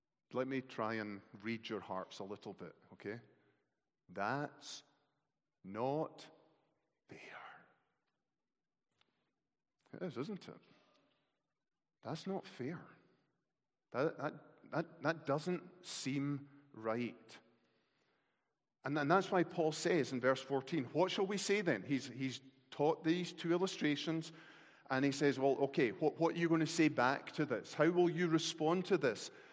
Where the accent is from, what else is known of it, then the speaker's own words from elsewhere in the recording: Scotland, United Kingdom; When I was young growing up in Scotland